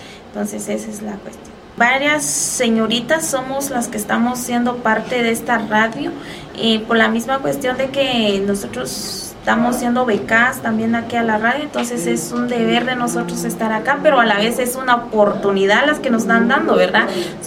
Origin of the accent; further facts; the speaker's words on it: San Ildefonso Ixtahuacán, Huehuetenango, Guatemala; soy originaria de San Ildefonso, Iztahuacán, y acá hago locución